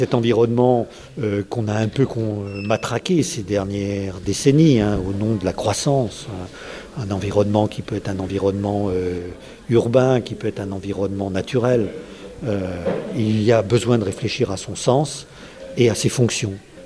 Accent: Brittany, France; Moi, d'abord, je suis breton, de différents coins en Bretagne, pays de Dole et puis pays de Lorient. J'ai été pendant longtemps prof à Vannes

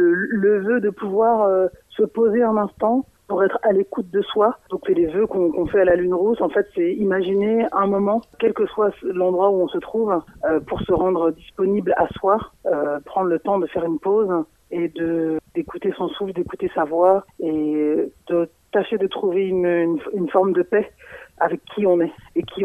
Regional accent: Brittany, France; je suis bretonne. Ma grand-mère est de Fouesnant.

